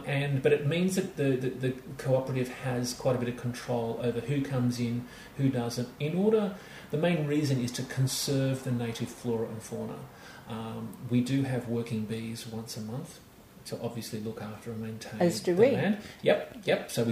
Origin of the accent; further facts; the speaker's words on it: Melbourne, Victoria, Australia; And we are from Melbourne, and we've been on a bit of a family excursion, driven over to Perth, and had a bit of an adventure, and on our way back we came to Adelaide, actually